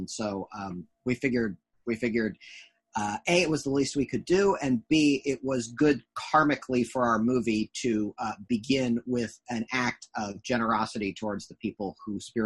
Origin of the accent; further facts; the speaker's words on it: Michigan, United States; I'm from Southeast Michigan. I'll take any excuse to go back to where I came from, particularly in the fall